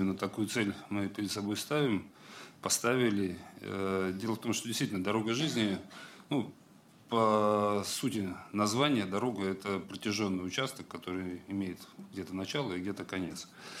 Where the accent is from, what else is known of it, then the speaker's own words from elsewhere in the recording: Saint Petersburg, Russia; Тем более, лично я сам ленинградец